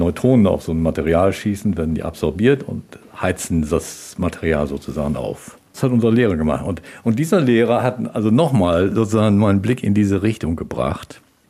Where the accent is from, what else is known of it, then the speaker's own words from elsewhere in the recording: Germany; Ich bin am Mittellandkanal groß geworden.